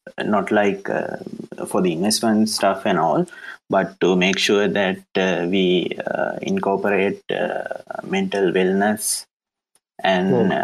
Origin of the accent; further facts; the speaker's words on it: Sri Lanka; English is a second language; Since I'm from Sri Lanka, I think you don't have experience on the cannabis in Sri Lanka.